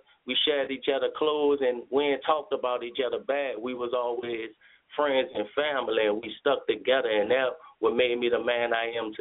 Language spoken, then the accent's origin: English; New Orleans, Louisiana, United States; I come from New Orleans, Ninth Ward, you feel me? The bottom of the bottom of the bottom.